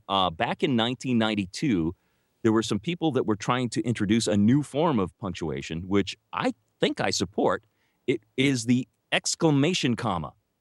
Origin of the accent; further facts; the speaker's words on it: Canada; I'm not even American. I'm Canadian.